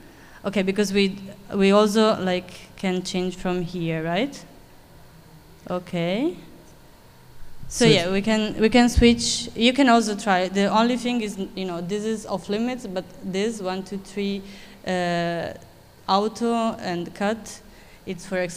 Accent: Italy; now in Krakow, Poland; I'm from Italy

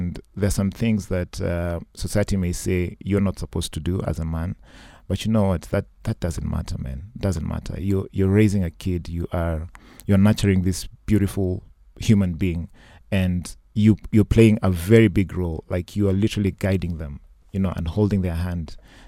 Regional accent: Kenya; It is very important for the industry.

